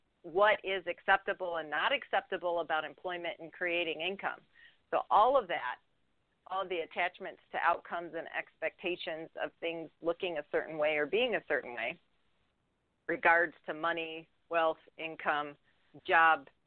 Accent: North Carolina, United States; now in Michigan, United States; Oh, okay. I'm originally from North Carolina.

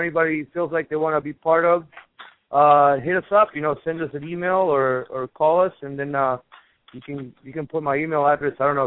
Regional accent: Argentina; English is a second language; I'm sure some of you guys picked up an accent. I'm from Argentina, South America.

